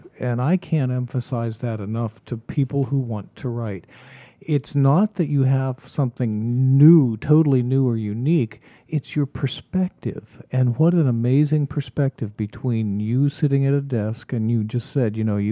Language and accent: English; Pennsylvania, United States; And then when I got up to my hometown in Pennsylvania